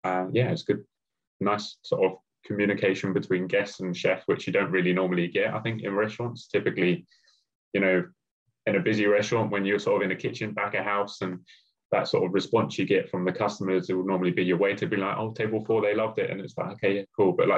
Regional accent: Brighton, South East England, United Kingdom; So I'm from Brighton originally, South Coast.

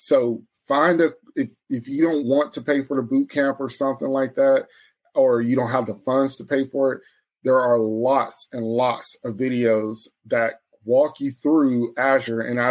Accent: Texas, United States; So, again, born and raised in Texas and everything. Grew up on the Cowboys.

